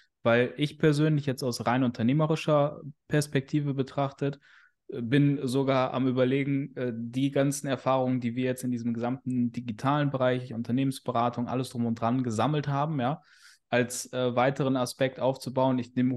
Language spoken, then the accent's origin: German; Duisburg, North Rhine-Westphalia, Germany; born there; ich wurde geboren in Duisburg, also da auch so Ruhrgebiet, ja, Ruhrpott, Pottkind. Bin da zwar nicht aufgewachsen, aber komme da ursprünglich her.